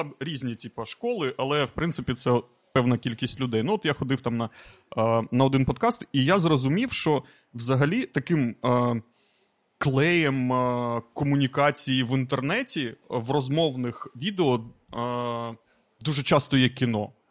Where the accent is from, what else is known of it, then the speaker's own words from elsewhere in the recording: Crimea, Ukraine; Або, як кажемо ми, кримські татари.